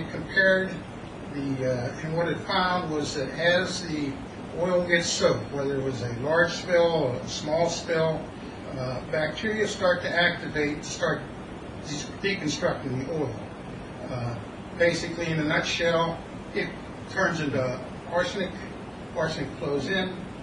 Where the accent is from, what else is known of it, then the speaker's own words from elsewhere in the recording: Hamburg, New Jersey, United States; I'm from Hamburg, New Jersey.